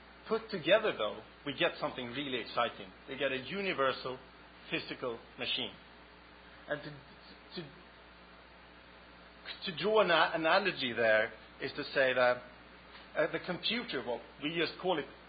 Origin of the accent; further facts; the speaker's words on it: Sweden; I'm from Sweden.